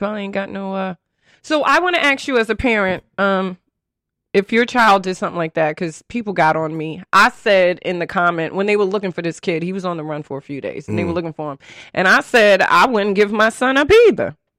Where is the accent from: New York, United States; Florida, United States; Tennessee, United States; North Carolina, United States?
New York, United States; So I had to call my LA homies for a translation, because I'm from New York. We just say, yo, I'll fuck you up.